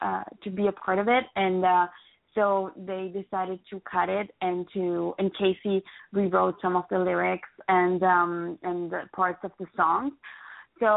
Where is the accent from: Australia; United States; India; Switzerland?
Switzerland; Ticino; first language Italian; English is a second language; I speak Italian as my mother language because I grew up in the Italian side of Switzerland, and then I speak German, and I learned French and English in school, and then I also speak Swiss German.